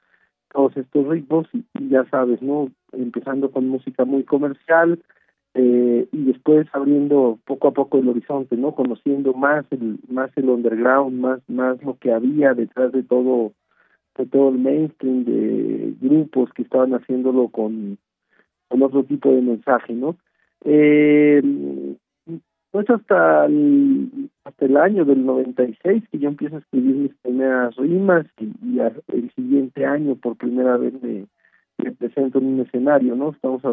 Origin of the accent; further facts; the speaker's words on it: Mexico; Lo que está más de moda ahora en mi país, México, es eso, ¿no?